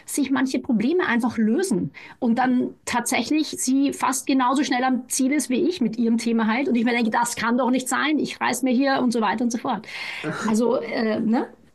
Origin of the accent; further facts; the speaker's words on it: Vienna, Austria; now in Germany; Ich komme ja aus Wien ursprünglich, lebe aber schon seit über 15 Jahren in Deutschland.